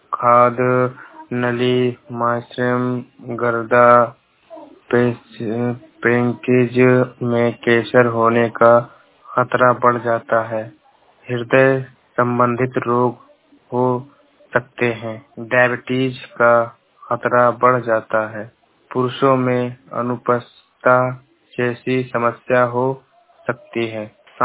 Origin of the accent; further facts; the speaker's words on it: Kewalpur, Uttar Pradesh, India; मेरे गांव का नाम है केवलपुर, मेरे जिला है बहराइच।